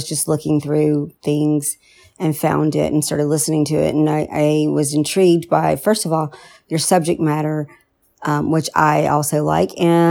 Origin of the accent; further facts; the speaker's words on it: Alabama, United States; also born or lived in New Mexico / Pennsylvania; But I lived in New Mexico, Pennsylvania, and now I live in Alabama, which is my hometown.